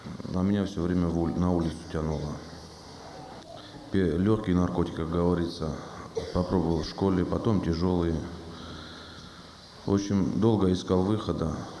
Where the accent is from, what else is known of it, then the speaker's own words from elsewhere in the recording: Sukhumi, Abkhazia, Georgia; now in Voronezh, Russia; Я армянин из Сухуми.